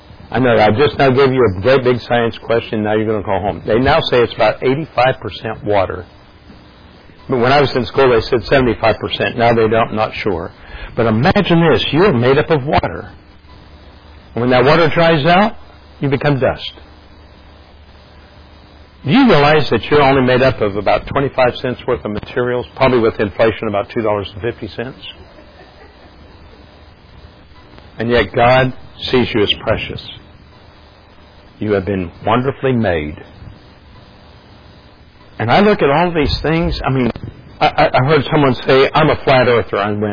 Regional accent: East Coast, United States; I grew up in the East Coast.

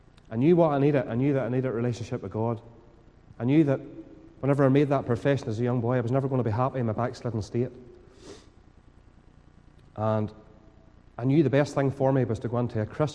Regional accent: Randalstown, Northern Ireland, United Kingdom; Now, bear in mind, I'm from Randallstown. I don't get out much.

